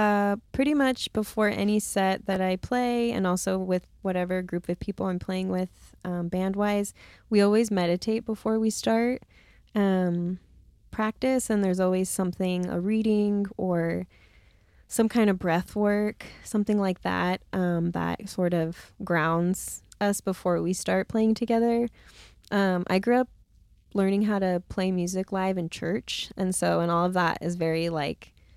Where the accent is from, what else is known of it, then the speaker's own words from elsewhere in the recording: Phoenix, Arizona, United States; Yeah, I grew up in Phoenix. I grew up on the west side in a big barrio called Maryvale.